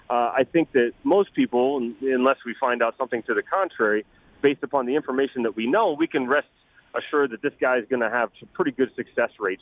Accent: Missouri, United States; I grew up just outside of St. Louis.

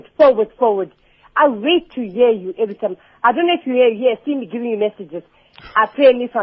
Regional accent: Pietermaritzburg, KwaZulu-Natal, South Africa; I thank God because … from Pietermaritzburg. I am 64 years old.

